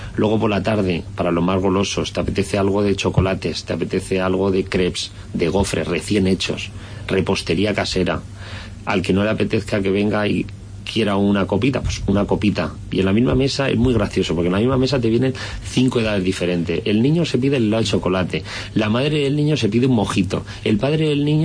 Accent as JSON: {"language": "Spanish", "town": "Alicante", "region": "Valencian Community", "country": "Spain", "tie": "born or raised there", "also_born_or_lived": "Aragon", "said": "Nosotros somos maños, pero joder, nos consideramos alicantinos. Llevamos aquí prácticamente toda la vida."}